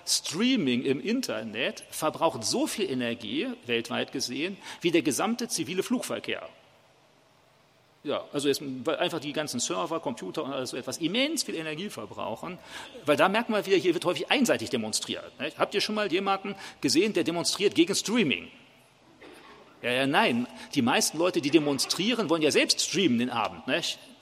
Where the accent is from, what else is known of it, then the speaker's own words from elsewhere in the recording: Germany; Da sind wir doch als Deutsche eigentlich immer so zu erzogen.